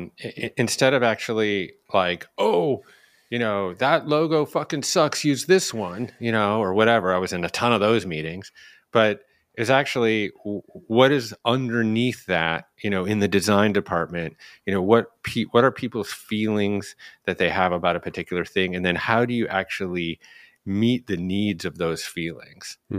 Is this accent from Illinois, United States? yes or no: yes; Chicago, Illinois, United States; born there; yeah, I was born in Chicago.